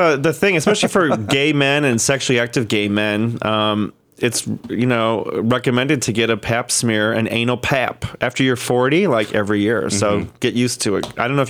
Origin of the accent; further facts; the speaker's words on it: Milwaukee, Wisconsin, United States; I don't like sauerkraut. I'm from Milwaukee, and I just don't like it.